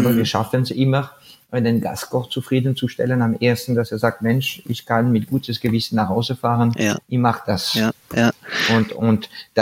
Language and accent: German; France; ich bin Franzose, ich esse wirklich alles